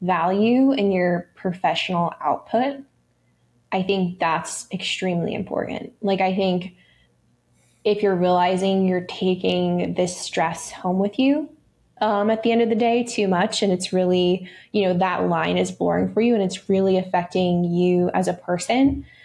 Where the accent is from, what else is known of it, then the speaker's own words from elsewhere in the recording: Boston, Massachusetts, United States; I am from Boston.